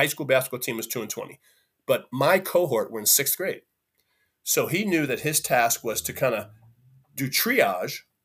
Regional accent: West Orange, New Jersey, United States; I grew up in Western Orange, New Jersey.

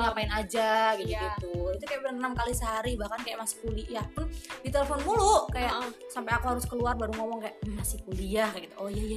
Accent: Batang, Central Java, Indonesia; Aku dulu kuliah di Bintaro, sedangkan aku kan aslinya orang Batang. Jadi keluarga aku di Batang.

